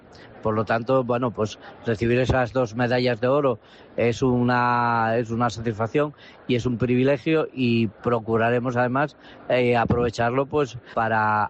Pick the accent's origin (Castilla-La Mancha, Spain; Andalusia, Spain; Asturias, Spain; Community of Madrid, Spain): Asturias, Spain; Y como asturianos